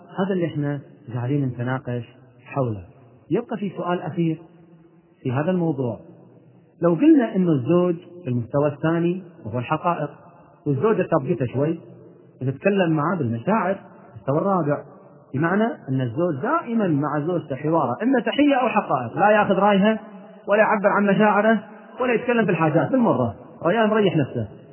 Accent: Kuwait; أحد الدكاترة عندنا في الكويت

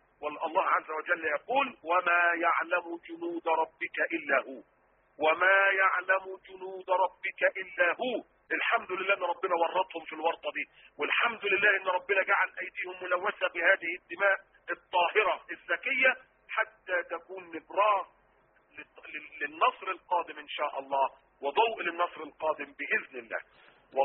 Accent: Egypt; اذا كنا احنا خذلناكم كمصريين ولا كعرب

